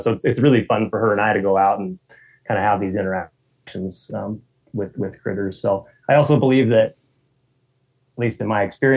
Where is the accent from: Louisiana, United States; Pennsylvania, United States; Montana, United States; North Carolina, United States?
Montana, United States; Helena; And prior to that, I grew up in Helena, Montana, which is only 2 hours from here. Okay. So born and raised and stayed in Montana.